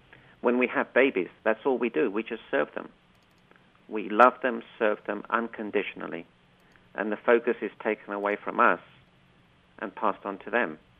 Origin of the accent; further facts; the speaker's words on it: London, United Kingdom; moved away as an adult; also born or lived in Africa; now in Orlando, United States; And I was born in Africa, and then we moved to London when I was about 5 years old, and we lived there for about 35 years, and then we moved to Orlando, Florida.